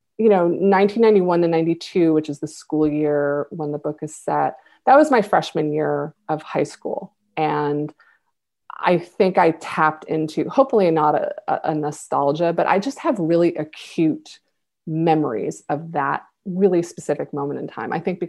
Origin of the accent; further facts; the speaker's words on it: Buffalo, New York, United States; in my hometown of Buffalo, where the book is set